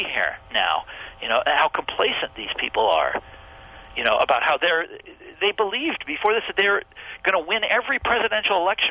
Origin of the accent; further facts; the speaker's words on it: Kansas, United States; I'm from Kansas originally.